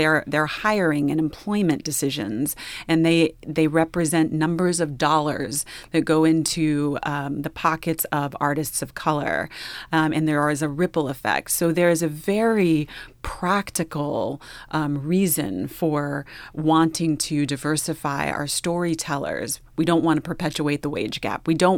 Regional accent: Texas, United States; I tend to say Latinx because I'm from Texas, and so I just drawl.

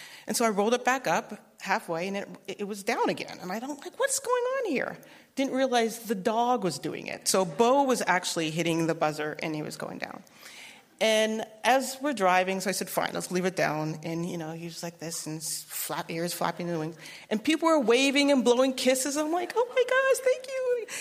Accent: Winnipeg, Manitoba, Canada; born or raised there

